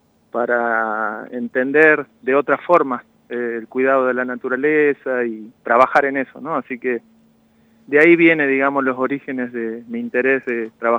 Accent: Salta, Argentina; un norteño, soy salteño de nacimiento, criado ahí

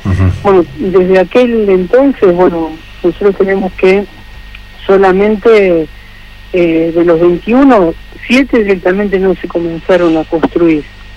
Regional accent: Santa Fe, Argentina; Yo soy de Santa Fe

